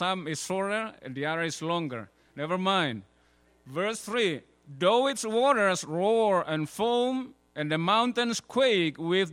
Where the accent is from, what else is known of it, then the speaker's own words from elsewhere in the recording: Indonesia; I come from Indonesia, people say hallelujah.